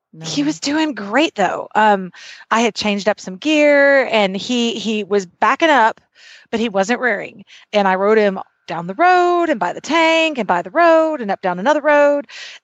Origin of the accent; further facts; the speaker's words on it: Pomela, Texas, United States; from Pomela, Texas.